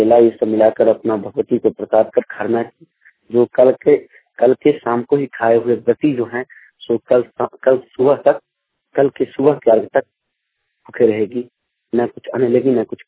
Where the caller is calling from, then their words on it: Madhubani, Bihar, India; Satghara Sindhi Mahapatra toll Madhubani जिला मधुबनी बिहार से बोल रहा हूँ।